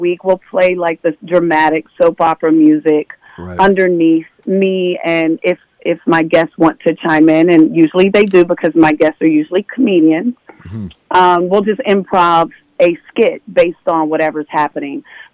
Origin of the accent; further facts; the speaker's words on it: Pittsburgh, Pennsylvania, United States; I'm from Pittsburgh. So I came out of my mother's vagina into a Steelers jersey, I think.